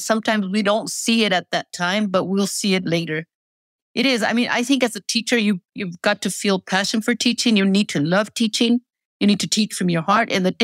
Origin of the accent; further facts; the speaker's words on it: Vaughan, New Mexico, United States; I was born and raised in Vaughan, New Mexico, and that's right in the center of New Mexico towards the east.